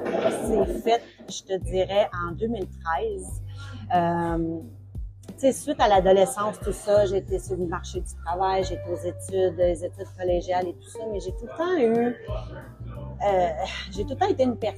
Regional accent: Saint-Albert, Canada; Moi, je suis une petite fille de Saint-Albert, une petite fille de campagne. J'ai été élevée dans un petit village de Saint-Albert. C'est un village, je dirais, de peut-être 700 habitants. Entourée de fermes laitières, des fermes agricoles.

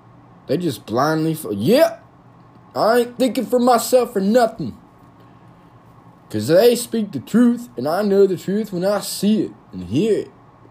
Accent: United States; This is just me having thoughts and speaking them out. That's it. As an American.

